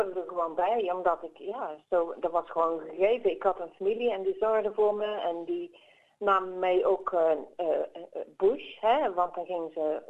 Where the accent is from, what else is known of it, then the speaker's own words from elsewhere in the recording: Netherlands; daarin was getraind als Nederlander